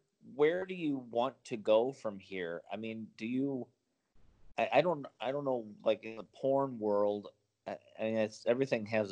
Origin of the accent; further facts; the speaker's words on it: United States; like, as an American, stupid American